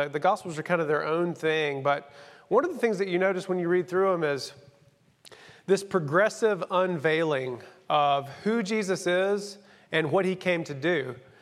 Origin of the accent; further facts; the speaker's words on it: Georgia, United States; and I grew up in Rabun County. I mean, I grew up in places where people don't go